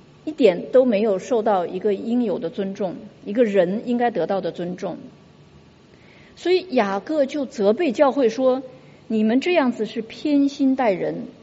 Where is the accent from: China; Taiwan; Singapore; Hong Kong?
Singapore; 对我们新加坡人来说是非常陌生的。那个是我们大概四五十年前还生活在甘邦的时候